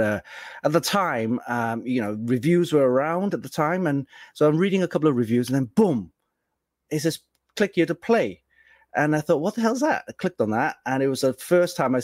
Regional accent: Cardiff, Wales, United Kingdom; we're from Cardiff, Wales. So it's part of the UK.

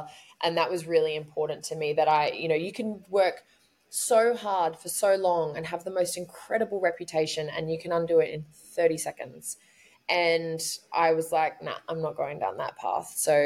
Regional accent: Australia; especially being an Australian

